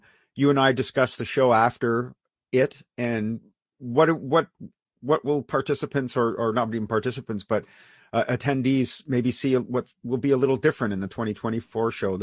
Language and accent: English; Vancouver, British Columbia, Canada; the Fully Charged show in my hometown of Vancouver